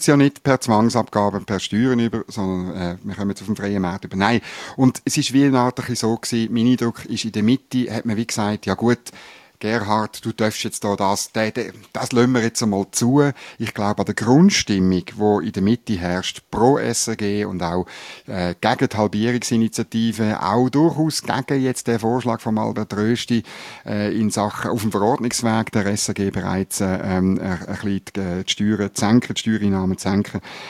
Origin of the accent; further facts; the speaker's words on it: Lucerne, Switzerland; Adligenswil, nicht weit, wo ich herkomme, einfach an der Kantonsgrenze, Stadt Schweiz, Luzern.